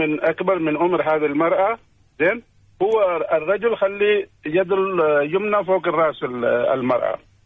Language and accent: Arabic; Pakistan; Arabic is a second language; أنا من باكستان